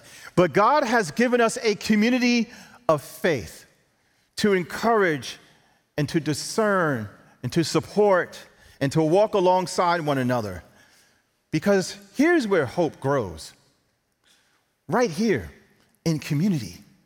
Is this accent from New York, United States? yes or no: yes; New York City, New York, United States; Growing up in New York City, right, it's just ingrained in you. It's in the culture.